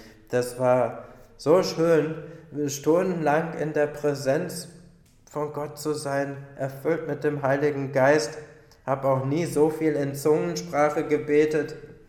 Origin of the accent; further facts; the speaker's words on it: Leverkusen, North Rhine-Westphalia, Germany; born there; Ich bin ja in Leverkusen geboren